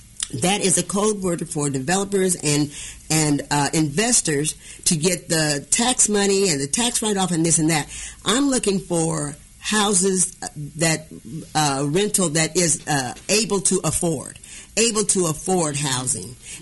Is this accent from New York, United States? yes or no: yes; New York City, New York, United States; I'm from New York City. I've never wanted to own a house.